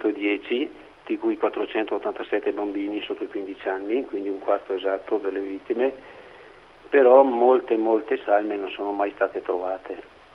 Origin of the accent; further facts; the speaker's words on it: Longarone, Veneto, Italy; Longarone e quello che ho visto è stato un trauma che mi rimane per tutta la vita. Non c'era più il mio paese